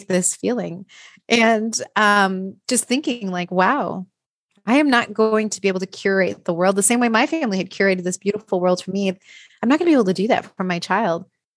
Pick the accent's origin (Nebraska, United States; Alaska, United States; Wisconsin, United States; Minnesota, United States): Wisconsin, United States; So I grew up in Wisconsin in a, you know, relatively smaller community.